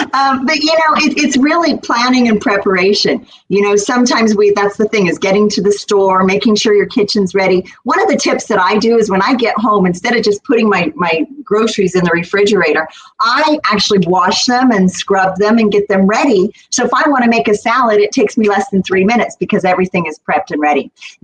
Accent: Kansas, United States; I mean, I grew up in Kansas on a farm and my mother was an amazing cook.

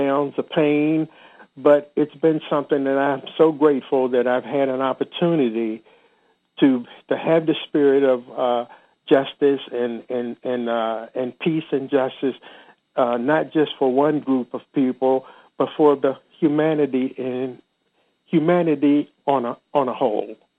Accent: Washington, District of Columbia, United States; And I spent at least 4 hours walking around D.C., my hometown, and seeing just what had happened.

